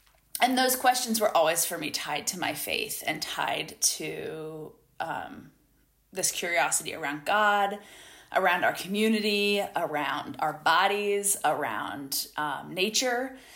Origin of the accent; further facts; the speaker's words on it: Ohio, United States; I was born and raised in Ohio. I am an Ohioan by, certainly by place and in part by heart, though I'm also a Southerner now because I've been living in the Southeast U.S. for over 20 years.